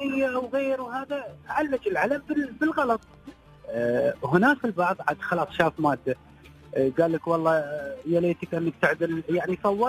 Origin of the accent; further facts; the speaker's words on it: Syria; طبعا أنا سوري